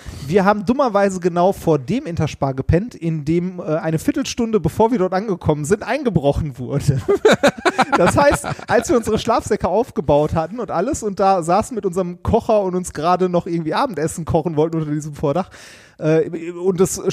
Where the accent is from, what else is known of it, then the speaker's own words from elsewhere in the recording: Essen, North Rhine-Westphalia, Germany; Ich bin ja quasi auf dem Werksgelände der ersten Krupp-Fabriken groß geworden. Also Altendorf ist ja quasi sowas wie Krupp gewesen.